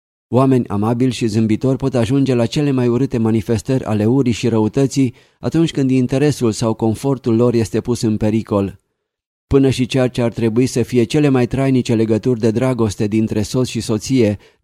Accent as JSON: {"language": "Romanian", "country": "Romania", "said": "și eu sunt român"}